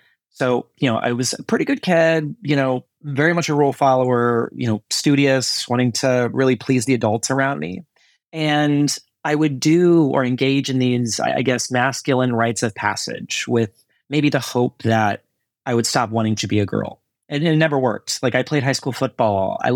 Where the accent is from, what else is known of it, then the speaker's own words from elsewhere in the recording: Texas, United States; I grew up in Central Texas, and I knew from an early age that something was off, and I didn't know how to explain it.